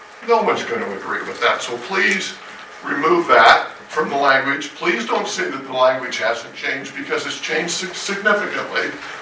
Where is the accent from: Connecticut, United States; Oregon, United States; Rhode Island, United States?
Oregon, United States; Heppner; from Heppner.